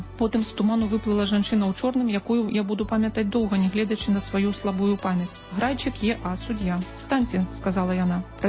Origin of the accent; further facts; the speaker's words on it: Belarus; Ukrainian is a second language; Ми білоруси.